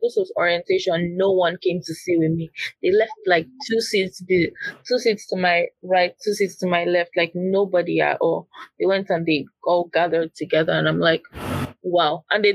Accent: Nigeria; and I am Nigerian, so every single chapter that they're reading, I am meant to answer

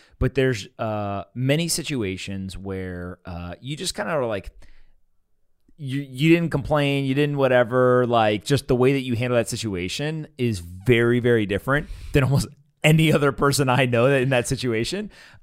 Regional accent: United States; born there; I was born in the United States and I never had to worry about hyperinflation.

